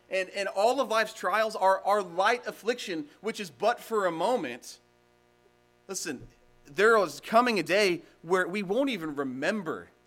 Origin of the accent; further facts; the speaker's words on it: Kansas, United States; growing up in Kansas, like when I'd go to a museum there, it'd be like, well, this thing is from 1900.